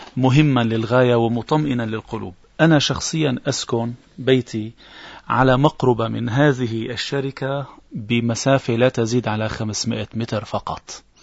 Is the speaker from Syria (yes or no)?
yes; Syria; وهي معتمدة من قبل وزارة الاقتصاد ووزارة الزراعة عندنا في سوريا